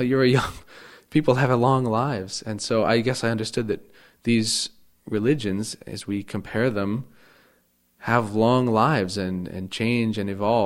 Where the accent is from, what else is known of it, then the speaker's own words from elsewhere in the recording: Helena, Montana, United States; I grew up in Helena